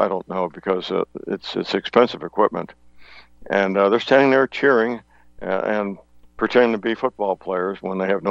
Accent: St. Louis, Missouri, United States; because my hometown, St. Louis

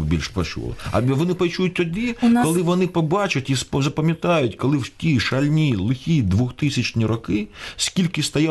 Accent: Dnipro, Dnipropetrovsk Oblast, Ukraine; в моєму рідному Дніпропетровську, там, де я обирався, там, де моя родина, там, де мої батьки

